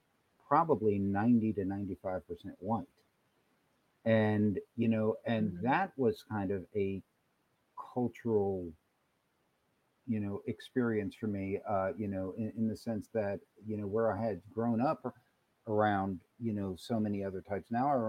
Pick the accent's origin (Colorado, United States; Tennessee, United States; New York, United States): New York, United States; Freeport; also born or lived in Long Island; I grew up on Long Island. I mean, the particular community I grew up in, Freeport, which is on Long Island, was very, what I would say, you know, racially diverse for its time.